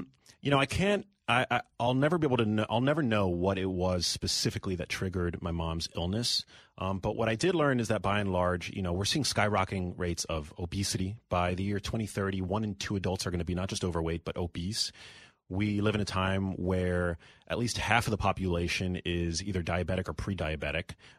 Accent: New York City, New York, United States; So I'm born and raised in New York City.

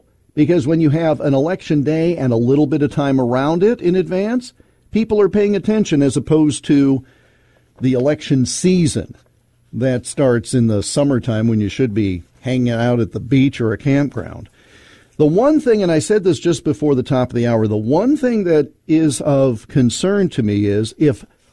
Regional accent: Iowa, United States; It's happening in my home state of Iowa

